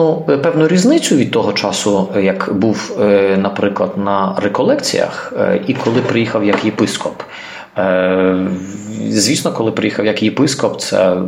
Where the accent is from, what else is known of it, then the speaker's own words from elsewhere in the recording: Odesa, Odesa Oblast, Ukraine; про його свячення на єпископа у Одесі, тобто в моєму рідному місті.